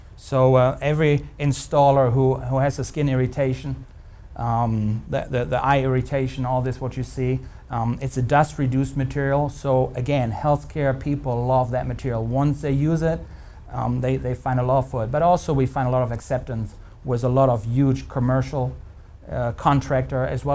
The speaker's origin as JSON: {"language": "English", "country": "Germany", "tie": "born or raised there", "lives_now": "United States", "said": "Not just in my hometown in Germany or in many, many parts of the world, you're being restricted with too many regulations"}